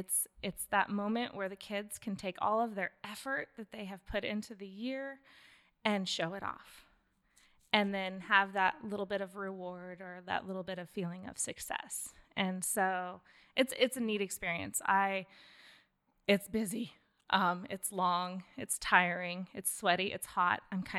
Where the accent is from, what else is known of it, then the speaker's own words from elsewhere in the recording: Oregon, United States; also born or lived in Montana; I grew up in the Willamette Valley near Corvallis and met my husband at Oregon State and he transplanted me. So I call myself an import.